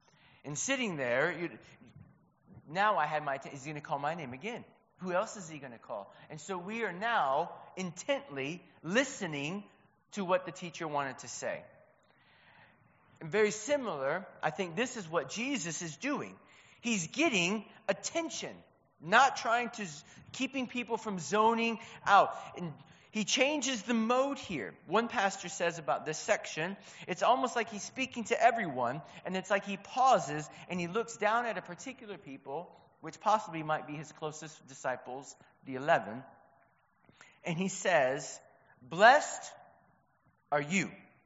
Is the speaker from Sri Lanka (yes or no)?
no; Ypsilanti, Michigan, United States; where I grew up near Detroit, Michigan, actually the home of Domino's Pizza, Ypsilanti, Michigan. So if you see a Domino's Pizza, that's where I'm from.